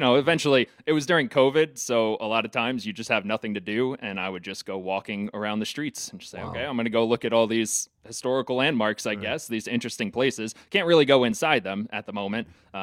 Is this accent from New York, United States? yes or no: yes; Long Island, New York, United States; Yeah, so I'm obviously from New York, from Long Island originally. Moved to the city for a little while after college.